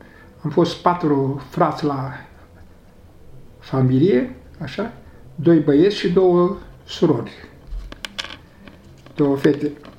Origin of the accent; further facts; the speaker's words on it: Moldova; now in Romania; Pe motiv că noi suntem basarabeni și am fugit de ruși, de comunism.